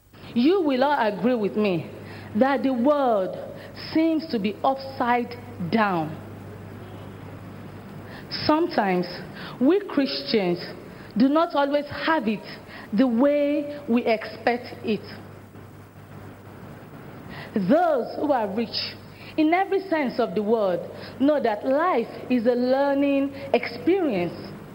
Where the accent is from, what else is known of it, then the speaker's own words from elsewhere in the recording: Nigeria; I'm a Nigerian